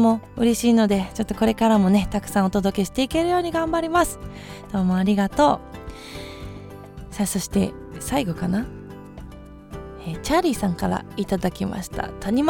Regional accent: Nagano, Japan; 私はですね、長野県出身なので海がないんです。海なし県でずっと育っていたので、

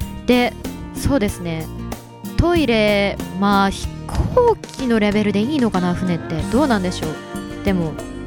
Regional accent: Hamamatsu, Shizuoka, Japan; 浜松、地元なのになまってしまいました、今静岡県の浜松のライブハウス

